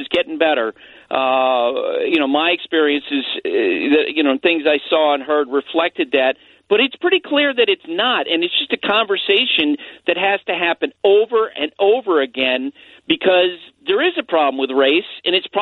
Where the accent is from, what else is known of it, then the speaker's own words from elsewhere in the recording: Vermont, United States; I grew up in Vermont, but I went to Vanderbilt in Nashville in the fall of 82